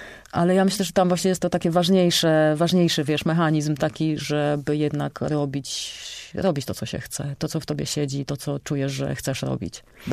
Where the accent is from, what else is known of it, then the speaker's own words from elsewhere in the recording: Rakoniewice, Greater Poland Voivodeship, Poland; bo właśnie dlatego, że jestem z Rakoniewic, to znowu byłam jedyna, która chciała mieć deskorolkę